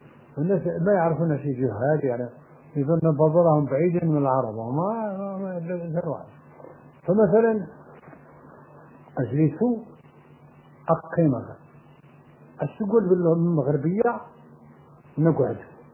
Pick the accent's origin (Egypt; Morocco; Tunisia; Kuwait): Morocco; لان المغرب فيه برابر وعرب، فنقول المغربي وخلاص ما نقولش عربي